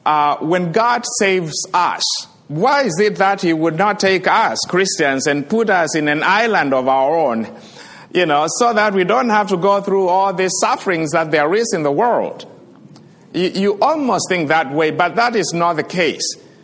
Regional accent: Kenya; at least you can tell now from my accent, I am from Kenya.

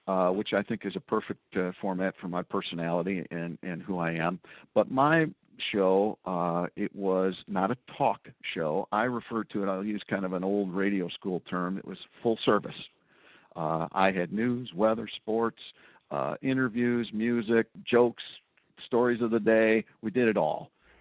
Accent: Detroit, Michigan, United States; now in Traverse City, United States; Nope, born and raised in Detroit. Grew up listening to WJR and Ernie Harwell and all of those guys

